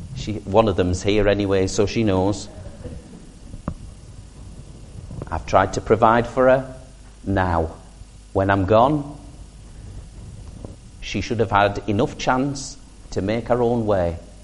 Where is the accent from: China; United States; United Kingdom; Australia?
United Kingdom; Seaham, North East England; I talk about my hometown of Seaham. When my parents still lived in the house I was brought up in, that was still home to me.